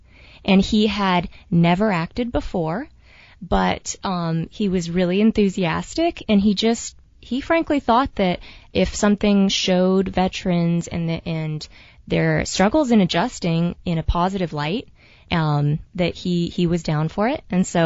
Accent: San Diego, California, United States; Yeah, well, we are, yeah, so we're from San Diego. Our family has roots in Oklahoma and Texas, so we have a little bit of the country roots there.

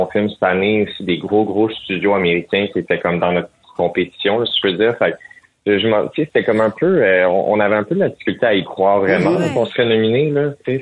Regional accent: Annecy, Auvergne-Rhône-Alpes, France; Qui a beaucoup aussi marqué tout le monde dans la communauté dans laquelle j'ai grandi, là, à Annecy.

